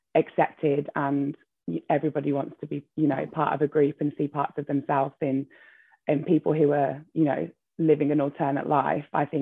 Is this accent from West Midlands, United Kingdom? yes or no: yes; Bromsgrove, West Midlands, United Kingdom; as having grown up in and around Birmingham, I found it to be an incredibly diverse place. Having said that, I was a minority at my school. Bromsgrove has probably changed a little bit now, but it was certainly a very upper class area with lots of white people.